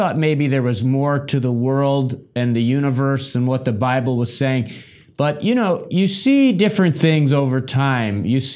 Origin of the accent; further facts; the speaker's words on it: Michigan, United States; now in Miami, United States; We're in Miami, Florida, but I'm from Michigan. I go there all the time.